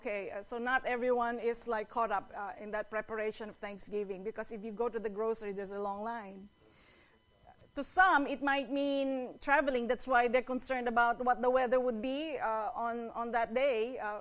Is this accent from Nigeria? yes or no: no; Philippines; now in United States; Most of us, we come from the Philippines. Galing ho tayo sa another nation, but God planned that we be here.